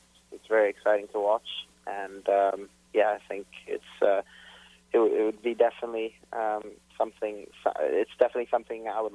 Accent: Montreal, Quebec, Canada; I'm from Montreal.

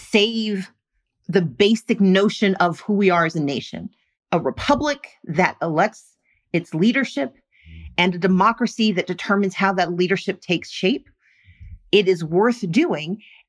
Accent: Mississippi, United States; I grew up working poor in Mississippi.

